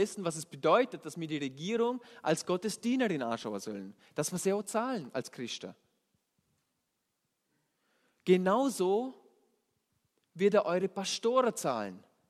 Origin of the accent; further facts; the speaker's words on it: Vorarlberg, Austria; Das ist schon fast eine Tugend da bei uns im Ländle.